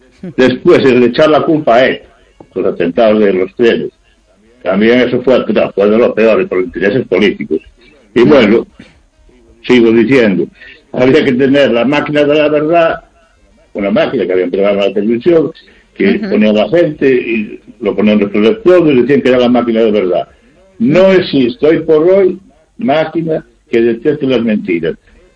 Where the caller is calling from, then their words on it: Narón, Galicia, Spain; de Narón.